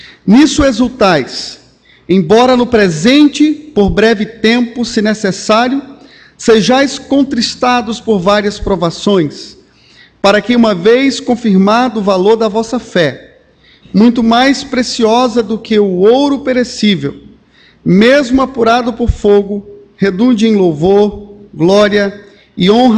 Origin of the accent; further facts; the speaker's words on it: João Dourado, Bahia, Brazil; Nós somos baianos da região ali do interior da Bahia, a região de Irecê, a Estrada do Feijão, mais precisamente João Dourado.